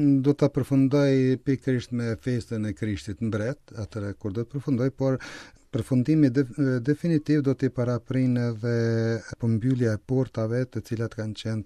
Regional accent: Kosovo; born there; i thash që jam shqiptar dhe që jam i lindur në Kosovë

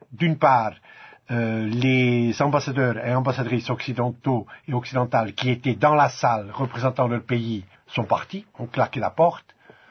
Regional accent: Switzerland; je parle en tant qu'Européen, en tant que Suisse

